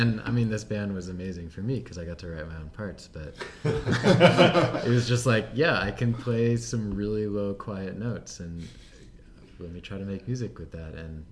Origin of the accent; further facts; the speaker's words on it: Seattle, Washington, United States; We're from Seattle, I mean, come on.